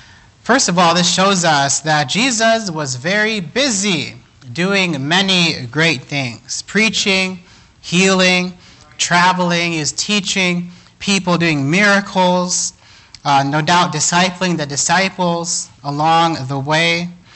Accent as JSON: {"language": "English", "country": "Kenya", "tie": "born or raised there", "said": "Growing up in Kenya, my dad would always tell my older brother and I that there's always somebody watching."}